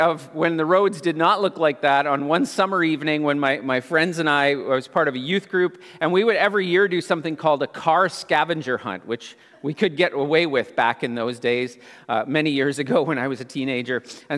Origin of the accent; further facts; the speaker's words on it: Ontario, Canada; I grew up in Southern Ontario, so pretty much straight north of you, and just west of Toronto, small community in the rolling hills